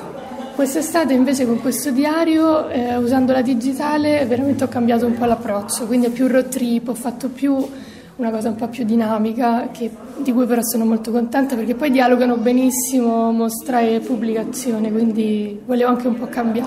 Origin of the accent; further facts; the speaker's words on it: Rome, Lazio, Italy; la mia vita a Roma, nella crescita, perché sono comunque nata a Roma da madre sarda, e quella che era la mia famiglia di origine materna.